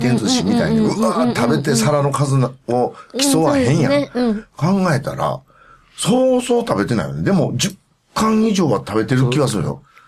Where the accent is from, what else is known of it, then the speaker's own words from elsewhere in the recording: Kanagawa, Japan; 実はね、はい、関東人なんですよ。